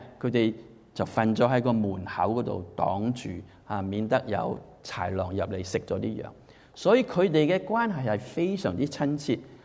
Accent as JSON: {"language": "Cantonese", "country": "Hong Kong", "tie": "born or raised there", "said": "你同我喺香港長大啦，雖然係中國人社會，但係我哋係受咗英國人嘅文化影響"}